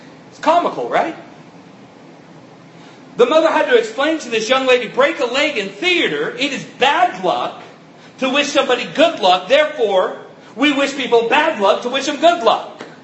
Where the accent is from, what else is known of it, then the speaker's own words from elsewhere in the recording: California, United States; I thought growing up in California, I was kind of immune to allergies. And then I moved to Texas